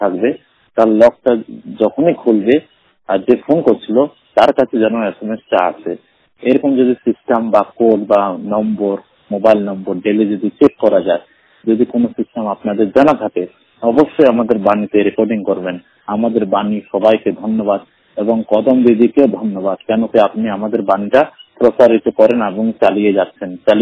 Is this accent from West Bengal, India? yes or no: no; Allahabad, Uttar Pradesh, India; আমার বাড়ি হলো এলাহাবাদ, উত্তরপ্রদেশ রাজ্য থেকে বলছি।